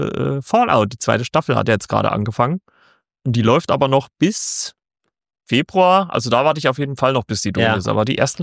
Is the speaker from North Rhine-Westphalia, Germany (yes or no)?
no; Saxony, Germany; Ich komme ja aus Sachsen und bin nach Thüringen gezogen.